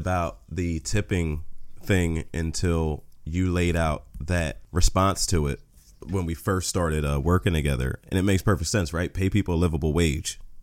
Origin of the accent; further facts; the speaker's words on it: New Jersey, United States; All right. My home state. Shout out to New Jersey.